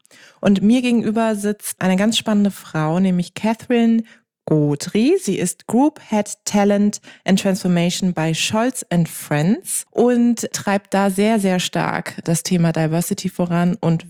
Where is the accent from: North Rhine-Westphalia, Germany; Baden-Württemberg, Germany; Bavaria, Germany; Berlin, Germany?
Baden-Württemberg, Germany; ich komme aus Baden-Württemberg